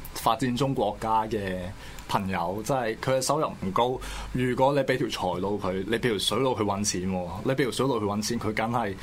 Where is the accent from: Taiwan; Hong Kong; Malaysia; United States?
Hong Kong; 我們香港人就在全球化這一架快車那裡 miss 了很多班車了。